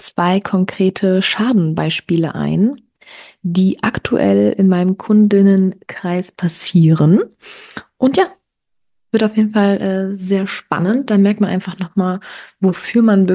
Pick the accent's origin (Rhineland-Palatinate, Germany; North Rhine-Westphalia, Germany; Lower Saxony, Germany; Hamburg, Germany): North Rhine-Westphalia, Germany; Cologne; ich komme aus Köln